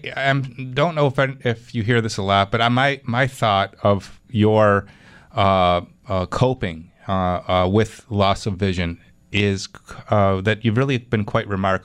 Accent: Williamsville, New York, United States; Jack and I grew up together in the Williamsville school system

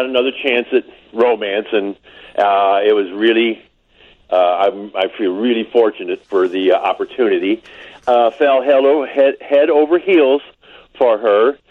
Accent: St. Louis, Missouri, United States; Well, I was born and raised in St. Louis, so I was a diehard, and still am a diehard Cardinal fan.

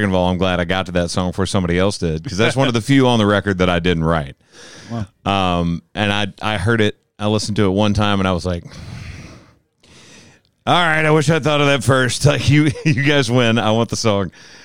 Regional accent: Murfreesboro, Tennessee, United States; also born or lived in Texas; when I would see people in, like, Murfreesboro, which is my hometown in Tennessee. I lived in Texas and Tennessee. It's the two states I've ever lived in.

